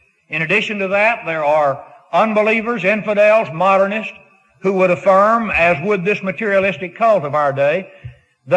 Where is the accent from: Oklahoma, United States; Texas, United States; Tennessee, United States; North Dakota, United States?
Texas, United States; I'm pretty well, in some ways, converted, and yet in a very real sense, I'm still a Texan.